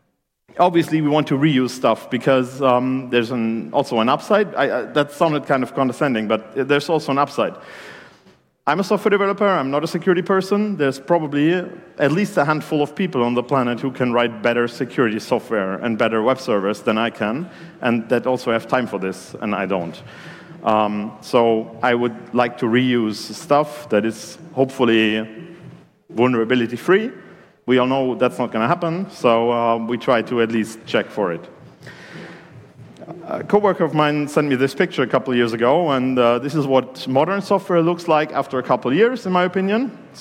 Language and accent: English; Germany; English is a second language; I'm a software engineer. I'm from Germany.